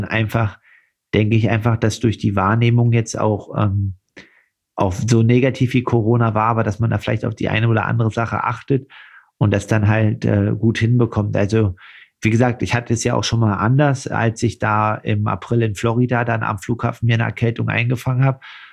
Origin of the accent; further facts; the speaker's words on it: Saxony-Anhalt, Germany; in meiner Heimat Altmark, in der Altmark